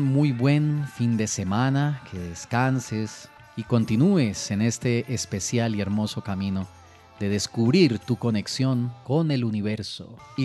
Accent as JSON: {"language": "Spanish", "country": "Colombia", "said": "como buenos colombianos o como buenos occidentales que somos"}